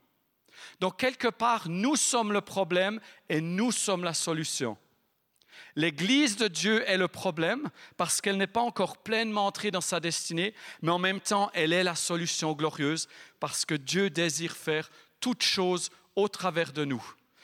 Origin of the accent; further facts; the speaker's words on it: Neuchâtel, Switzerland; on a fait Zurich, Neuchâtel, d'où l'on vient. Peut-être l'avez-vous remarqué à mon accent.